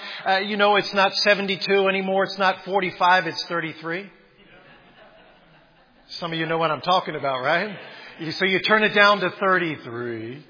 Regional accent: Washington, District of Columbia, United States; I grew up driving on the Beltway.

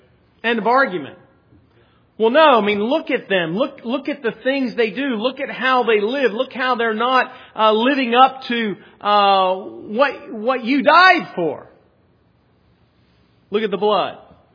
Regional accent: Pennsylvania, United States; from Pennsylvania. I graduate Penn State.

